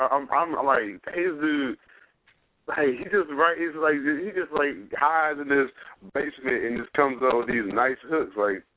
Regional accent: Trenton, New Jersey, United States; from Trenton, New Jersey, so. Trenton, make the world take.

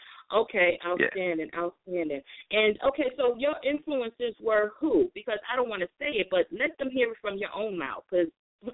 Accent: Bronx, New York, United States; being born and raised in the Bronx, as myself as well, we were in it

